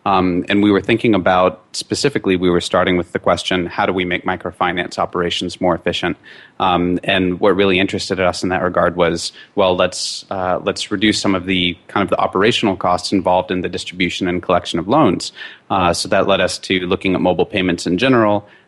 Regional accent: Fort Smith, Arkansas, United States; now in Nairobi, Kenya; I'm in Arkansas, surprisingly, and I've wound up in Nairobi.

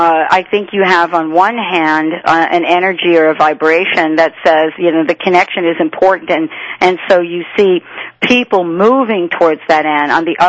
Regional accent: New York, United States; I don't know about you. I grew up in New York.

